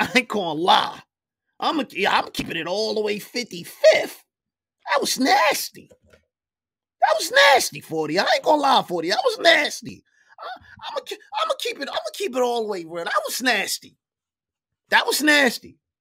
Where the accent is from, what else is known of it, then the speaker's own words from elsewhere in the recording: New York, United States; I love the Celtics. I'm from New York. It's crazy, but I love the Celtics.